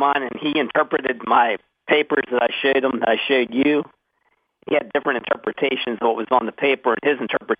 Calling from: Cumberland, Maryland, United States; from Cumberland, Maryland.

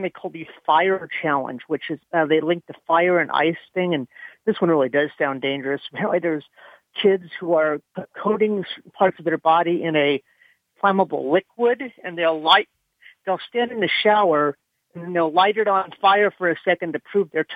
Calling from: California, United States; I'm calling from California.

